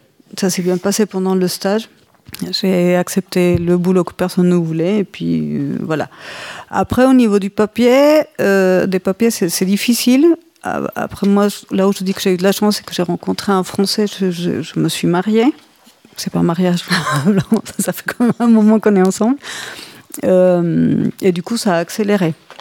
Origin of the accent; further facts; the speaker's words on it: Colombia; French is a second language; moved away; Peut-être, pourquoi pas. En tout cas, j'aimerais bien que mes enfants ils vivent un moment en Colombie.